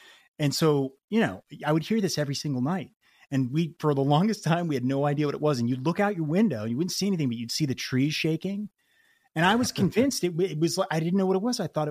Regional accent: Boulder, Colorado, United States; I grew up in Boulder, Colorado, and we had these bunch of trees behind our house.

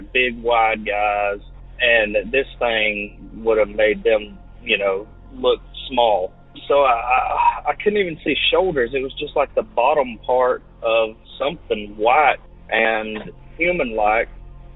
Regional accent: Alabama, United States; I'm from Alabama. Been listening to your podcast for about a year and a half now.

